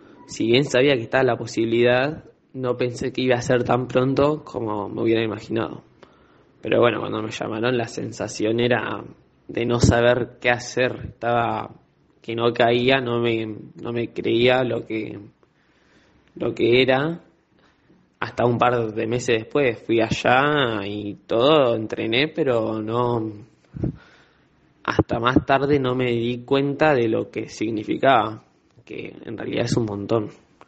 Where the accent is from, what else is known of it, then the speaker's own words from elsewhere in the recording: Saldungaray, Buenos Aires Province, Argentina; now in Bahía Blanca, Argentina; yo soy de Salungaray.